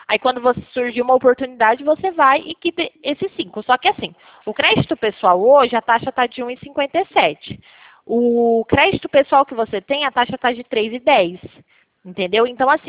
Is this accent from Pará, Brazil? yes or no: no; Pirassununga, São Paulo, Brazil; Na verdade, eu sou de Pirassununga, eu sou do estado de São Paulo, mas eu sou de Pirassununga